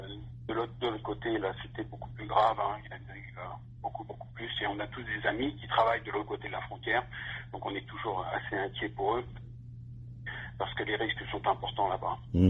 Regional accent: France; now in Canada; il y a quelque chose de particulier hein, quand on est français

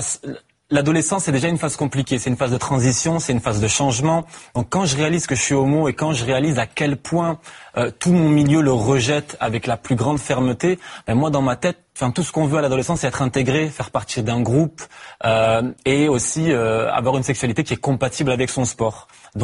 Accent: Aix-en-Provence, Provence-Alpes-Côte d'Azur, France; je suis originaire d'Aix-en-Provence.

